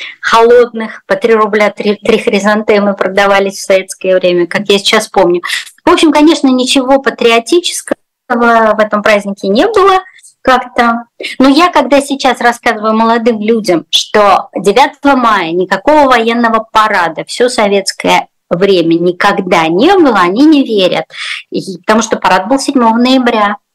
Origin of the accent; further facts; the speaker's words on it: Rostov-on-Don, Rostov Oblast, Russia; я росла в Ростове ветер в ноябре пронизывающий